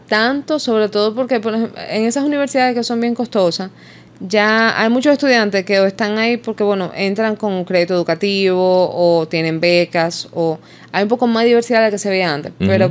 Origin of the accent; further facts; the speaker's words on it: Santo Domingo, Dominican Republic; aquí en un aula, en Santo Domingo, la mayoría somos de Santo Domingo.